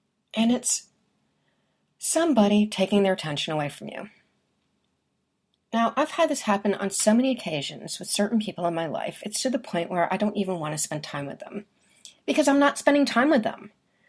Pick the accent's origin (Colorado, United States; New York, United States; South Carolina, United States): New York, United States; also born or lived in Boston; I was raised in New York. Maybe my attitude tells you this. Not the city, Westchester County, just to let you know, in the burbs. And I spent 35 years in Metro Boston area, mainly in the suburbs.